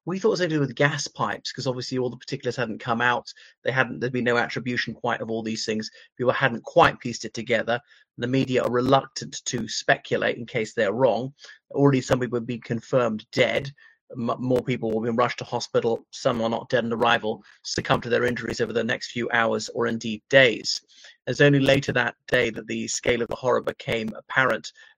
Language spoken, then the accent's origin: English; Ireland; now in United Kingdom; Now, I'm Irish, And you may know in the United Kingdom of the 70s to the 90s, most of the terrorists were Irish